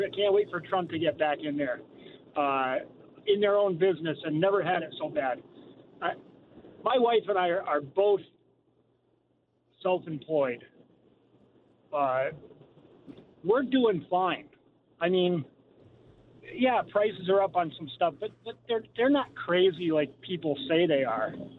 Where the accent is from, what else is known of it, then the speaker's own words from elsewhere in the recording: Massachusetts, United States; you know, I'm from Massachusetts, and I hate to say it, but I don't feel like my vote counts for the presidency.